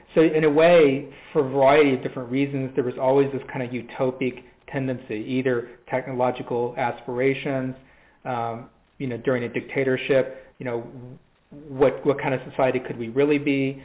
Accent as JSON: {"language": "English", "town": "Louisville", "region": "Kentucky", "country": "United States", "tie": "born there", "lives_now": "California, United States", "said": "around the town where I was born. And this was in Louisville, Kentucky at the time. I'm kind of from the Southeast originally, but have been out here in Southern California since 1990."}